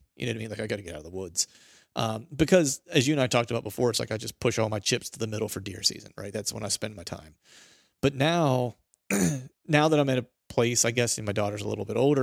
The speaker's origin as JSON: {"language": "English", "region": "Pennsylvania", "country": "United States", "tie": "born or raised there", "said": "And I grew up in Pennsylvania, so I'm allowed to, too."}